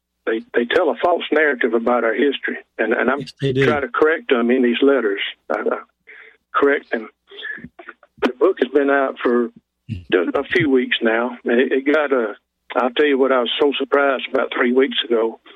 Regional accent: Union Springs, Alabama, United States; I was born and raised in Union Springs, Alabama, Bullock County, about 40 miles southeast of Montgomery.

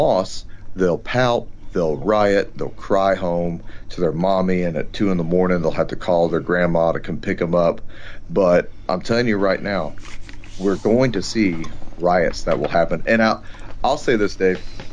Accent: Texas, United States; You would not see a Kenosha in my home state of Texas.

